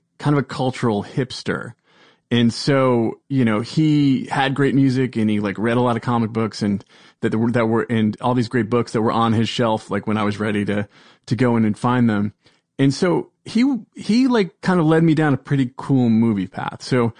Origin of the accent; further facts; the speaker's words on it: Providence, Rhode Island, United States; I am from Providence, Rhode Island.